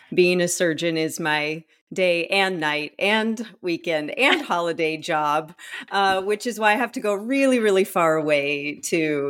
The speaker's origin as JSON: {"language": "English", "town": "Dallas", "region": "Texas", "country": "United States", "tie": "born or raised there", "said": "I grew up in Dallas, as an American Airlines hub."}